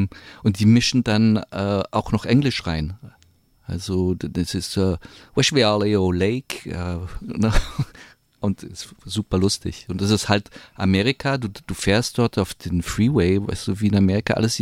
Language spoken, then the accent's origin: German; France; German is a second language; Also, weil als Franzose, das ist so Urfranzösisch